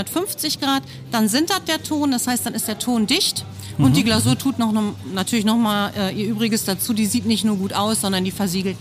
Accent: Niederbergheim, North Rhine-Westphalia, Germany; Mhm. Ich komme aus Niederbergheim, ganz hier in der Nähe.

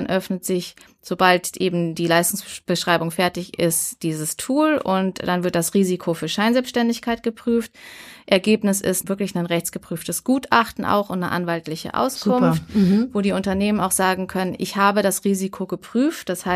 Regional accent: North Rhine-Westphalia, Germany; Ich komme aus der Nähe von Bonn.

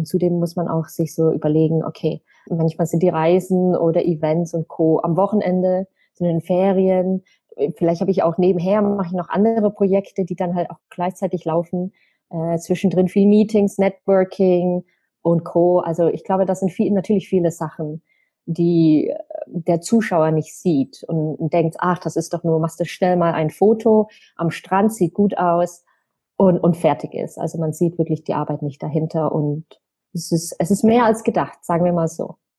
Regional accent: Bavaria, Germany; also ich bin im Allgäu aufgewachsen, auf dem Land

